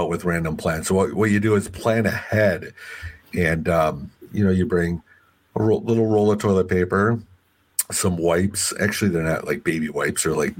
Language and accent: English; Wisconsin, United States; I'm your buddy from Wisconsin.